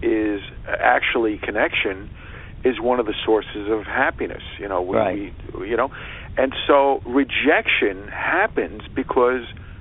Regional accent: New York, United States; Now, I grew up in New York, as you did

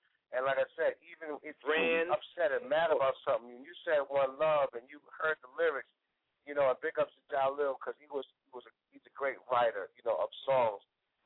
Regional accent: Queens, New York, United States; So it was a different way. I grew up in Queens.

